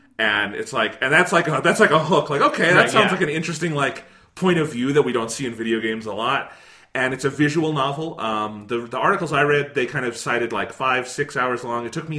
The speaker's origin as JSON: {"language": "English", "country": "United States", "tie": "born or raised there", "said": "But I was still, you know, a kid growing up in the United States in this era."}